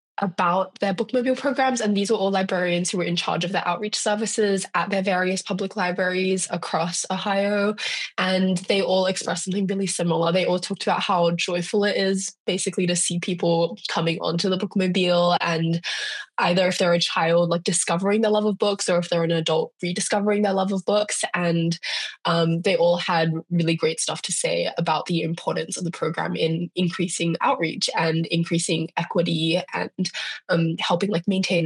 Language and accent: English; Sydney, New South Wales, Australia; moved away as an adult; And if you can't tell by my accent, I'm from Australia and bookmobiles are a very foreign concept to me because at least like I grew up in Sydney